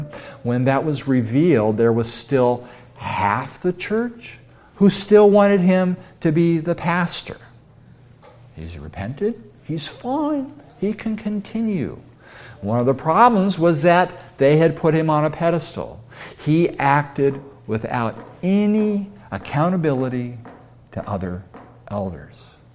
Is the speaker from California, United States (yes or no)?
yes; Santa Rosa, California, United States; I grew up in Santa Rosa. At that time, maybe a town of 50,000, and our church had 2,000 people in it.